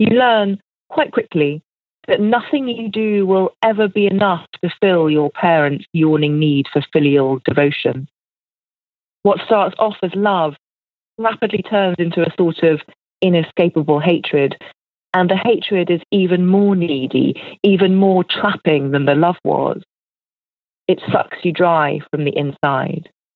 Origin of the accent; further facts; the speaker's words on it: Northern Ireland, United Kingdom; accent: English; also born or lived in England; age 4, we moved from England to Ireland, to Northern Ireland, actually. And at the time, it was 1982